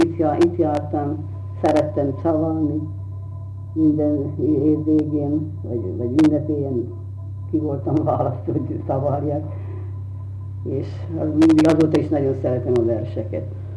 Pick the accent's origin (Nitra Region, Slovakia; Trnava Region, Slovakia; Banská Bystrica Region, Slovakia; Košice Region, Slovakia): Nitra Region, Slovakia; Šahy; itt születtem Ipolyságon, sőt azt hiszem még a tizedik ősöm is